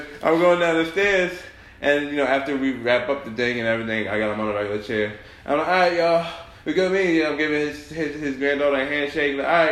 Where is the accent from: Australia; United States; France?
United States; Queens, New York; Like, don't try me. I'm from Queens.